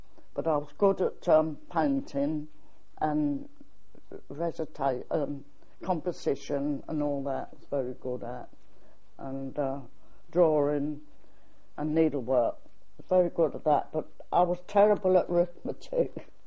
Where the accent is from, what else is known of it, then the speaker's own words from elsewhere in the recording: Deptford, London, United Kingdom; born there; I was born 1898 in Deptford, South East London.